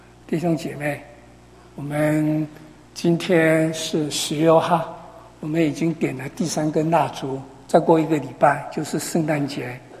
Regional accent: Taiwan; 我出生在台湾的农村，从小就看到农夫。

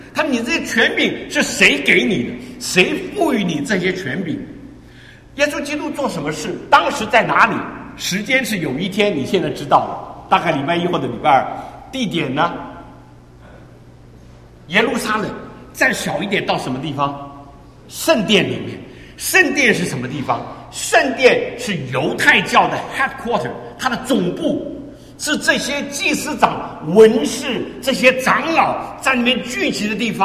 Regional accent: China; 哇，那是我们中国人说我们的孔夫子是万事啊。

